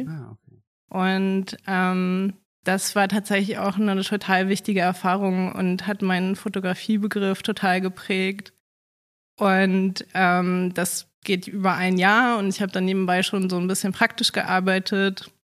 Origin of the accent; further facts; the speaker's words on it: Hamburg, Germany; Ich habe in Lüneburg studiert. Mhm. Ich bin geborene Hamburgerin und ich bin dann, wollte unbedingt Hamburg verlassen, aber auch nicht so weit.